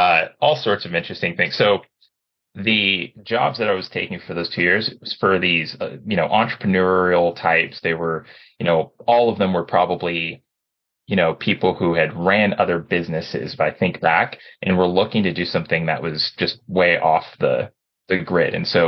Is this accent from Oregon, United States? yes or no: yes; Corvallis, Oregon, United States; I grew up in Corvallis, Oregon. So I've been an Oregonian, from the beginning.